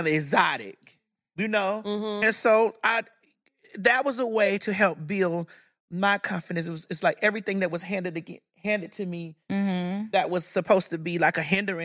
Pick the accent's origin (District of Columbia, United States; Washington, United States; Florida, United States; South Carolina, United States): Florida, United States; I'm from Florida. I'm from Dade County.